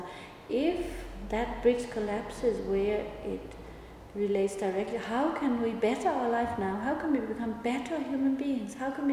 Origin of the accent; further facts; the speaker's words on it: Denmark; I grew up in Denmark, a Christian, supposedly Christian country